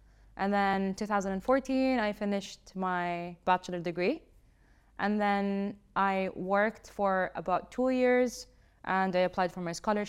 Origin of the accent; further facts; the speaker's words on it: Riyadh, Riyadh Province, Saudi Arabia; also born or lived in London / Canada; So I grew up, born and raised in Saudi. I grew up here in Riyadh. I've done my master's in London. Studied in Canada for a year before that. And then we're back here.